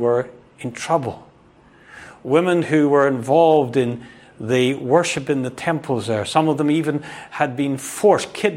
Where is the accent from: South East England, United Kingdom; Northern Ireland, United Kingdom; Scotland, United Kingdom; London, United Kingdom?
Northern Ireland, United Kingdom; I grew up in Northern Ireland.